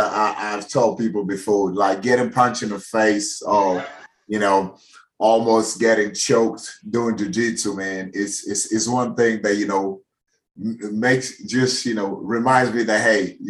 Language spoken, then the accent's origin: English; Maputo, Maputo City, Mozambique; I grew up in Maputo, Mozambique. It's a coastal country, you know. So we have the Indian Ocean over there.